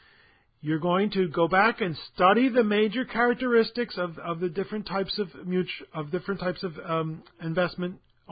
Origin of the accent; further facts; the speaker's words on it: Philadelphia, Pennsylvania, United States; I'm from Philadelphia, and I tell you, folks, the weather is evil there.